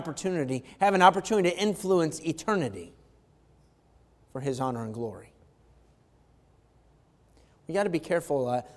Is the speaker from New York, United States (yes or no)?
yes; New York, United States; people would ask, "Where are you from?" You know, they could tell that we're not from around there. And I say, "New York, Western New York."